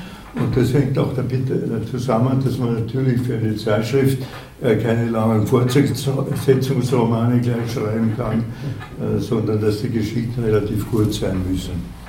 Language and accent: German; Vienna, Austria; Ich bin in Wien aufgewachsen und habe dort studiert.